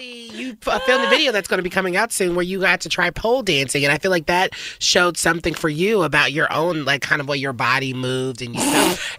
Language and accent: English; the South, United States; even how I felt about growing up in the South